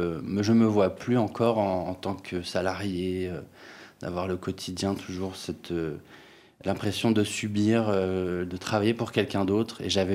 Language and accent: French; Paris, Île-de-France, France; now in Lyon, France; je suis rentré à Lyon parce qu'à la base, c'est Paris, mais je viens de Paris.